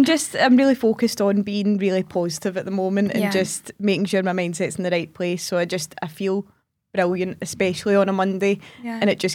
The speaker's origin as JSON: {"language": "English", "town": "Bellshill", "region": "Scotland", "country": "United Kingdom", "tie": "born or raised there", "said": "I was born in Bells Hill, and that's where I grew up. I still live in Bells Hill."}